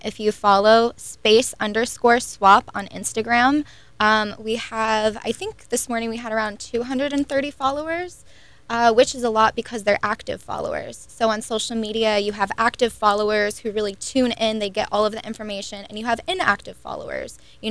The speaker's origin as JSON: {"language": "English", "region": "Florida", "country": "United States", "tie": "born or raised there", "said": "growing up in Tortoise Island, in a little bubble here, and God bless, I love the Space Coast"}